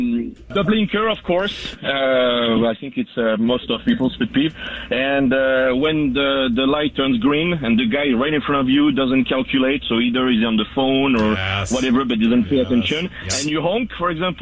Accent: Canada; I am a truck driver. Right. I'm from Canada

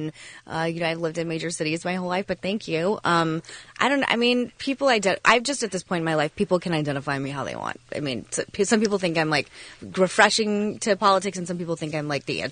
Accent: Phoenix, Arizona, United States; also born or lived in New York; I grew up in Phoenix, yeah.

